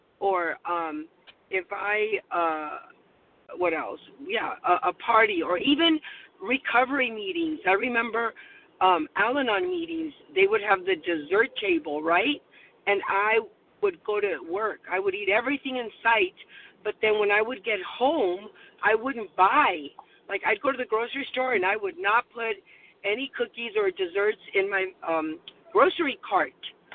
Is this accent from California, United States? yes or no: yes; California, United States; I'm from California.